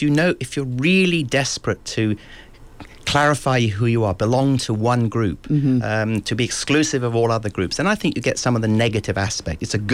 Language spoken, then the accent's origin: English; Scotland, United Kingdom; I'm a Scot, yes.